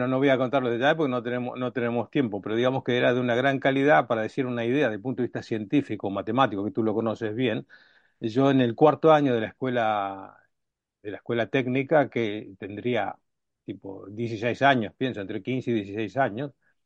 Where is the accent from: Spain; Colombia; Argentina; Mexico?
Argentina; moved away as an adult; now in Italy; yo nací en Argentina y estudié en Argentina, o sea, digamos que estudié siempre hasta ahora, pero en Argentina también, hasta que vine aquí a trabajar a Italia, ya era adulto, digamos.